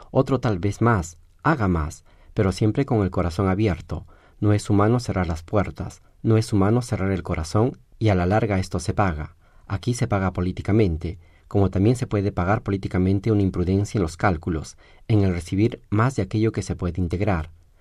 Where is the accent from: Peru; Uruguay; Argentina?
Argentina; Antes que nada, yo como argentino y sudamericano agradezco mucho a Suecia por esta acogida